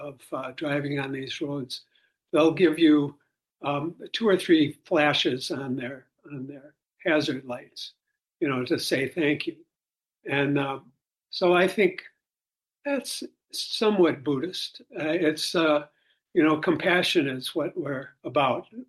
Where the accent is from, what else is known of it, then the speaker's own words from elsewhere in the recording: Milwaukee, Wisconsin, United States; And I'm here from Milwaukee. I've been here maybe 3 weeks, 4 weeks, something like that.